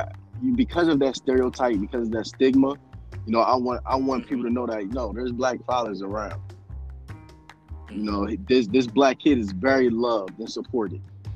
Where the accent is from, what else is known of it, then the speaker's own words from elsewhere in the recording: Philadelphia, Pennsylvania, United States; Like, you know, I'm from Philly.